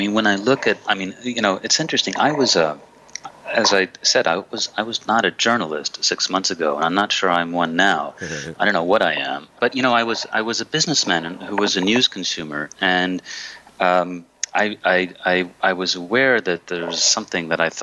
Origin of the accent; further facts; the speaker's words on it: New York, United States; I'm from New York, okay? I grew up with the New York Times.